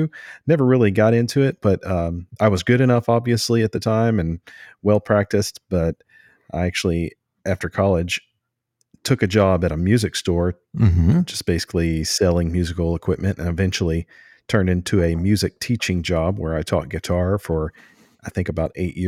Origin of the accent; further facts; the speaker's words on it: Hopkinsville, Kentucky, United States; I'm from Western Kentucky, so Hopkinsville, Kentucky is where I kind of got going with it.